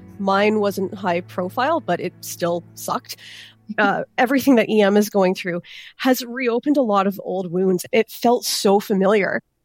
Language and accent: English; Canada; because we are Canadian